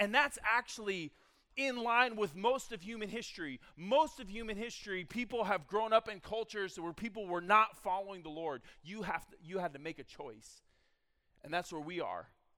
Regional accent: San Diego, California, United States; And there was this pastor in my town in San Diego. He was a former Charger football player. I grew up in San Diego. I love the Chargers.

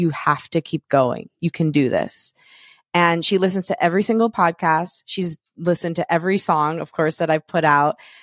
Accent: Michigan, United States; born there; I was born in Michigan, but I'm second generation Italian

